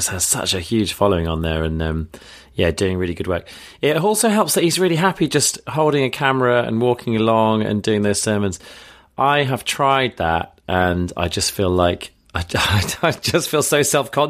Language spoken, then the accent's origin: English; Midlands, United Kingdom; I went to uni in Birmingham, and I'm from the Midlands